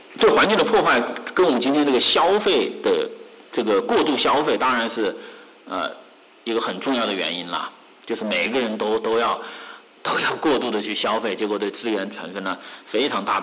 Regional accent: China; 我以前我小时候住在这个郊区嘛，中国农村嘛，

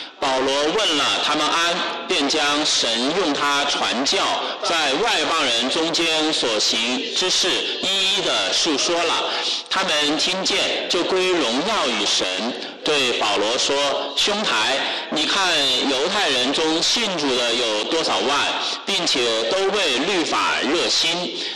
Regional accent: China; 我一个中国人，一个中国年轻人居然还是基督徒，居然信耶稣

